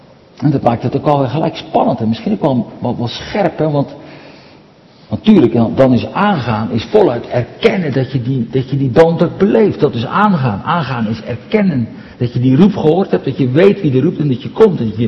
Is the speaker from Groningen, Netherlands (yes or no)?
no; Katwijk, South Holland, Netherlands; Vroeger in Katwijk, waar ik vandaan kwam.